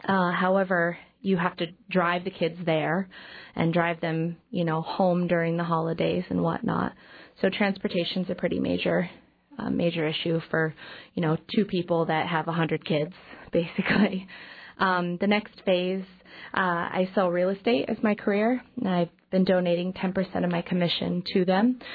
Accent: Juneau, Alaska, United States; I love Juneau, it's my hometown.

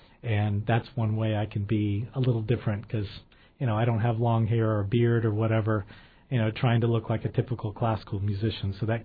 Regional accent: Houston, Texas, United States; accent: Texas; I grew up in Houston, as I mentioned, and I've done my best to get rid of my Texas accent, but I grew up speaking French because of my next-door neighbors, being from France.

